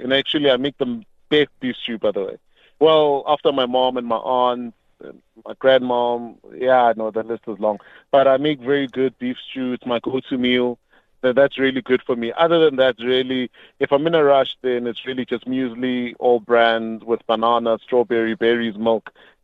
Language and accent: English; South Africa; And also, I think the very ethos of being South African and African is embedded in us to operate in Ubuntu.